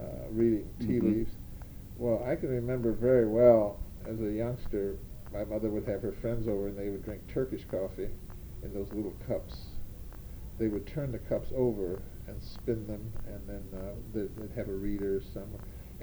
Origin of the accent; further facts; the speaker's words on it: United States; but growing up in America, there'll never be another Lincoln Place ever in the world.